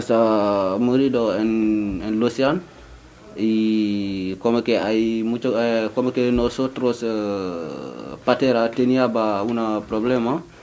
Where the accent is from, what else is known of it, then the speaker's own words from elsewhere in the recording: Soma, Gambia; Spanish is a second language; moved away; also born or lived in Italy; Yo soy de Gambia y mi pueblo se llama Soma. Yo vengo en Europa en años 2015 y con mi tío